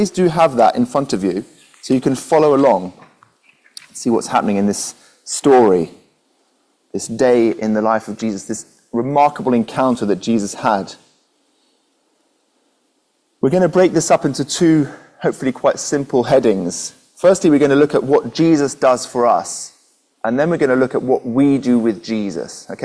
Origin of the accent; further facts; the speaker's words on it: Belgium; I grew up in Belgium. I'm the son of a vicar, a missionary out in Belgium